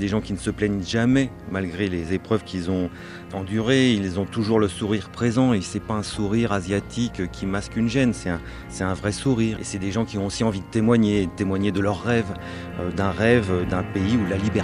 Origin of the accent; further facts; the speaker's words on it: Yangon, Yangon Region, Myanmar; Moi, je suis originaire de Rangoon, la capitale.